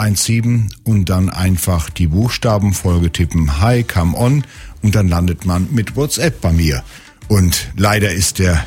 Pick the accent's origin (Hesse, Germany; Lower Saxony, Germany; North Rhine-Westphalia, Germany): Lower Saxony, Germany; Ich komme ja selbst auch aus dem Emsland Richtung Nordsee.